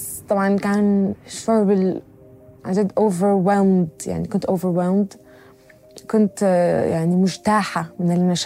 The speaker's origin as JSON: {"language": "Arabic", "country": "Syria", "moved": "yes", "said": "بمصر كان فعلا عشت يعني فترة العذاب تبع أنه أنا طلعت من سوريا"}